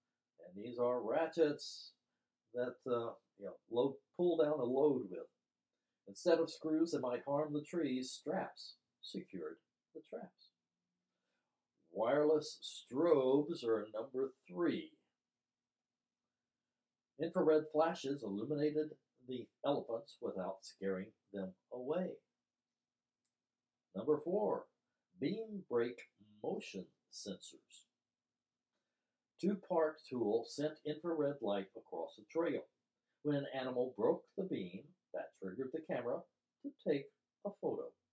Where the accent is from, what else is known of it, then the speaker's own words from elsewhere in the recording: Central Java, Indonesia; I grew up in Central Java.